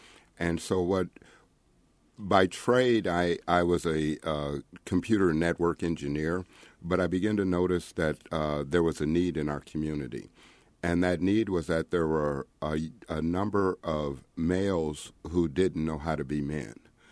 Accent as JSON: {"language": "English", "town": "Kansas City", "region": "Missouri", "country": "United States", "said": "I am originally from Kansas City, and so I've got a long history of Troost."}